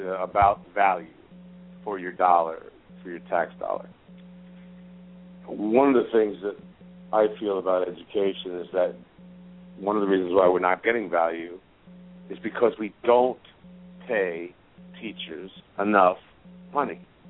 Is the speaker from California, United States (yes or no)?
no; Queens, New York, United States; I grew up in Queens